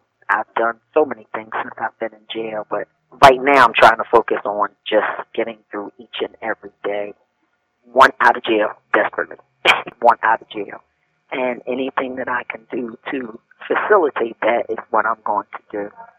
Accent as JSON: {"language": "English", "town": "Philadelphia", "region": "Pennsylvania", "country": "United States", "said": "from Philadelphia. I'm 46 now."}